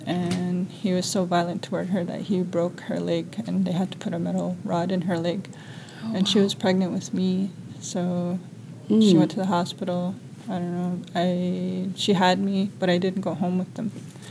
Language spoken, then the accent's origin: English; Winnipeg, Manitoba, Canada; I'm from Canada, Winnipeg, Manitoba.